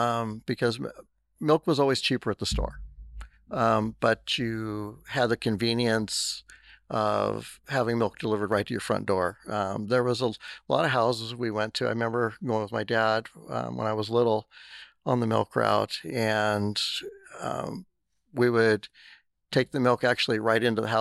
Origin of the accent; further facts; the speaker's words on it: Astoria, Oregon, United States; I actually grew up here in Astoria, born and raised here in Astoria. I was born in 1965